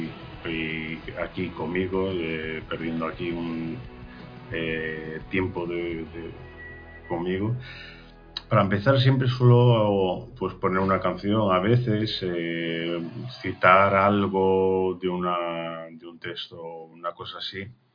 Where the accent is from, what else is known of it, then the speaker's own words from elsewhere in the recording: Galicia, Spain; Yo soy gallego, lo tengo que reivindicar